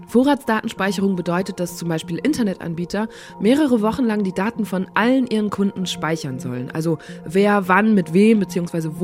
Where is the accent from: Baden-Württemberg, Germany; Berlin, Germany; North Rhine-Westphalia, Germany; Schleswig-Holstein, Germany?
North Rhine-Westphalia, Germany; in meinem Heimatbundesland NRW